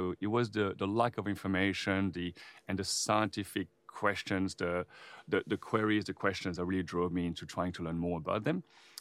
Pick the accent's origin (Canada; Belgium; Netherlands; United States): Belgium; also born or lived in United Kingdom / Sydney, Australia; now in Australia; so I'm from Belgium originally, and I did my undergrad at the University of Southampton. Mm-hmm. And then I moved to Australia and did my PhD at Macquarie University in Sydney. And then I moved to South Australia about 16 years ago.